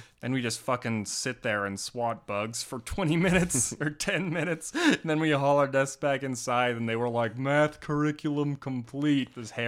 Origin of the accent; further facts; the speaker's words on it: Bragg Creek, Alberta, Canada; I grew up in Bragg Creek.